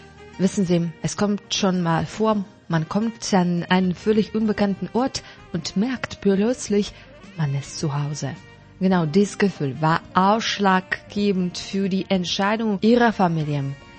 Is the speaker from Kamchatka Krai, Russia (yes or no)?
yes; Petropavlovsk-Kamchatsky, Kamchatka Krai, Russia; moved away as an adult; Ich komme aus Russland, aus dem fernen Osten, aus der Region Kamtschatka, aus der Stadt Petropavlovsk-Kamtschatski. Im Jahr 2015 beschlossen meine Frau und ich, aus Kamtschatka wegzuziehen, da die klimatischen Bedingungen dort ziemlich hart sind.